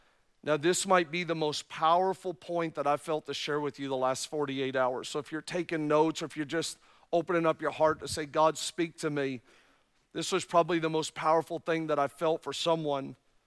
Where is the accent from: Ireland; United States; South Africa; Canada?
Canada; I'm born and raised in Canada, and I love to go to Niagara Falls.